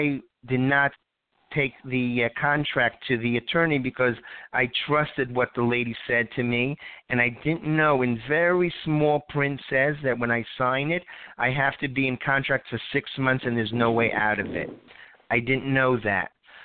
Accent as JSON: {"language": "English", "region": "Florida", "country": "United States", "said": "I was driving in New York, and I was on my cell phone, and I'm from Florida."}